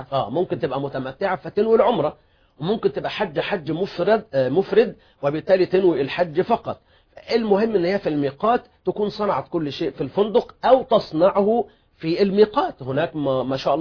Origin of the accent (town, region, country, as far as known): Egypt